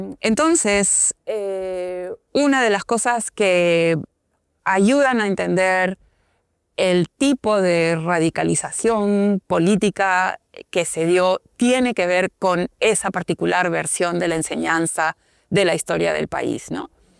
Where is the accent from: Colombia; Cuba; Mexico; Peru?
Peru; como muchos peruanos he seguido, digamos, todas las discusiones